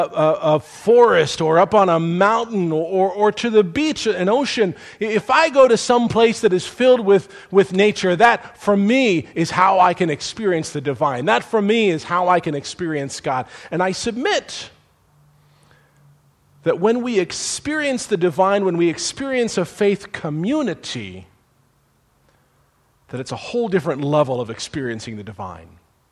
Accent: California, United States; Many of you know that although I grew up here in Southern California, by the way, love Southern California, I did spend a few years living in the town of Grand Island, Nebraska.

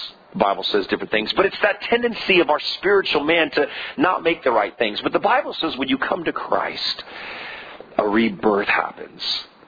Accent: United States; I live in the United States and I am an American, but that's not my primary identity.

